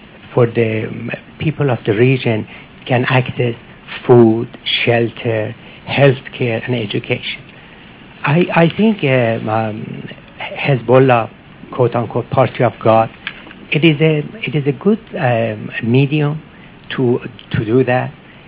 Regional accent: Maryland, United States; I'm a Muslim, Persian native. I'm from Montgomery County, Maryland, next door to here. And an American patriot.

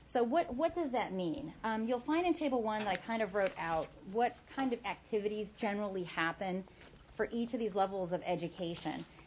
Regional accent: Indiana, United States; Since I'm from Indiana, I can say Ball State.

